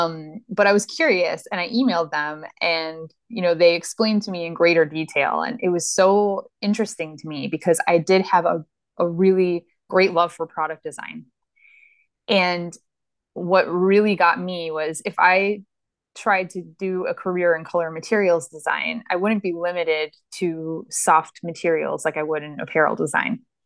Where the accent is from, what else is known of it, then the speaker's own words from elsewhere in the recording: Detroit, Michigan, United States; you know, I'm from the Detroit area.